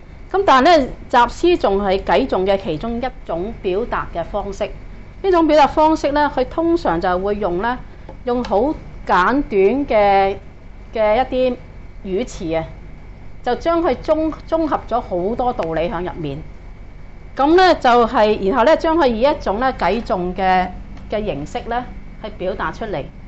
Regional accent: China; 咁我哋中國人接觸呢啲名詞，咪唔知佢講乜嘢嘢咯

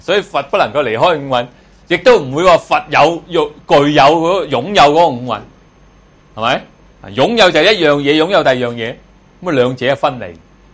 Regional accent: China; 其实我哋中国人都系咁执㗎啦。

